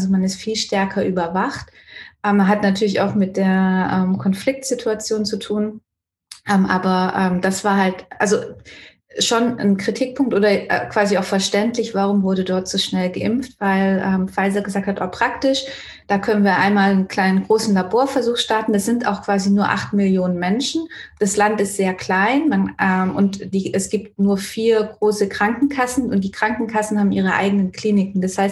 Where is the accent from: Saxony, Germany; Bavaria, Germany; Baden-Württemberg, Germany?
Baden-Württemberg, Germany; Renningen; Ich komme ja aus Renning/Malmsheim.